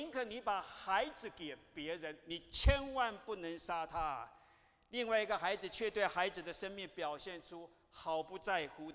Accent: Hualien, Hualien County, Taiwan; 各位，你们知道我是哪里人吗？我的家乡在花莲，就是上个月才发生过大地震的花莲。

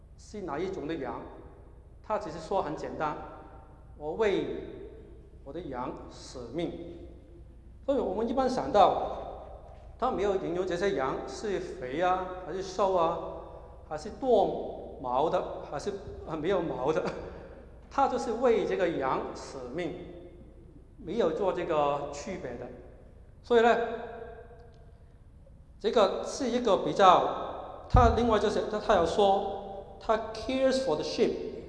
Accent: Hong Kong; now in United States; 我的父母呢，他很小的时候在香港已经要求我读书要好，行为要好，什么都有的好的。再去来到美国读书，也要是要好，读好的学校。

